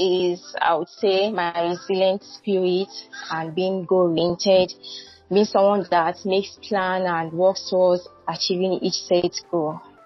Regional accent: Enugu, Enugu State, Nigeria; And I'm a first daughter, born into a Christian home. And I grew up in Enugu.

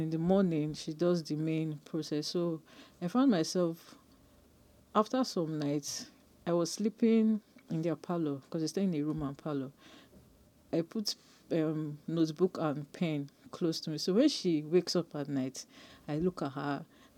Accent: Nigeria; also born or lived in Ghana; I was actually born in Ghana. Mm-hmm. Well, I think my parents came to Nigeria when I was younger. So mm-hmm. my birth certificate was actually done in Nigeria, Maiduguri to be precise.

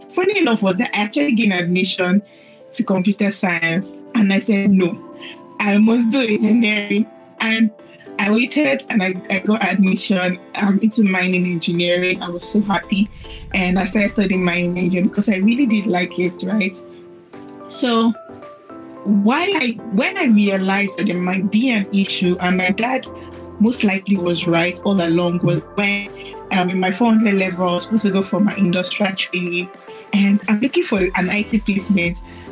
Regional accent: Lagos, Nigeria; I grew up in Orochukwu, Lagos, and that area, if you would know that area is kind of rough, you know, they always have like a lot of issues going on there, fights and all of that.

